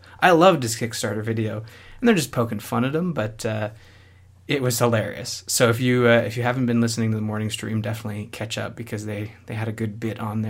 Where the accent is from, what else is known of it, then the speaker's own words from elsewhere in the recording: Canada; this might even be just a wake-up call to those listeners who don't understand we're both Canadian.